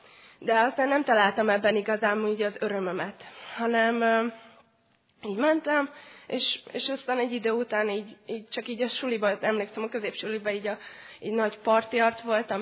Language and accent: Hungarian; Baja, Bács-Kiskun, Hungary; Én Baján nőttem fel, a családom nagy vállalkozó volt.